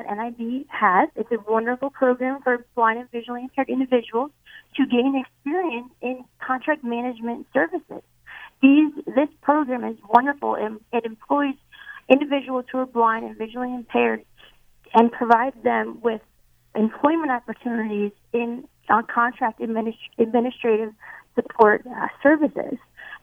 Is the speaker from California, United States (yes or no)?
no; New Jersey, United States; now in Philadelphia, United States; No, I'm originally from New Jersey.